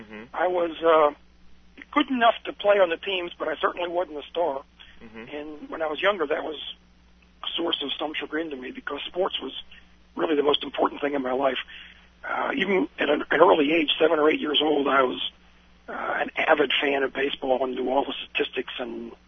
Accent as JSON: {"language": "English", "town": "Effort", "region": "Pennsylvania", "country": "United States", "tie": "born there", "said": "Okay, well, I was born in Effort, Pennsylvania in 1943. Effort is a small town in Lancaster County, sometimes referred to as the Pennsylvania Dutch Country."}